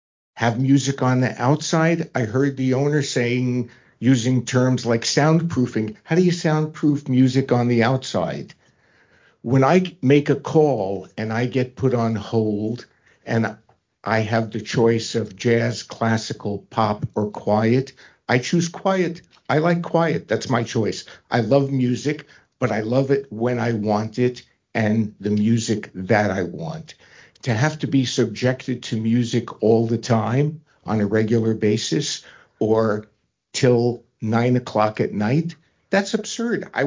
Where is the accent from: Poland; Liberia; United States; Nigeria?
United States; New York; but I'm from New York, so I'm used to that.